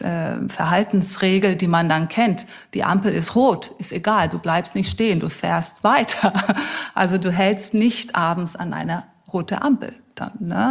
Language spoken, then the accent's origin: German; Brazil; Und ich fühle mich als Brasilianerin dann.